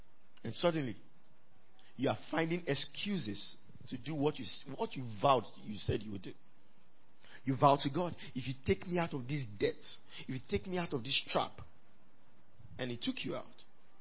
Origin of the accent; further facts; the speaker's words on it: Nigeria; I'm Nigerian.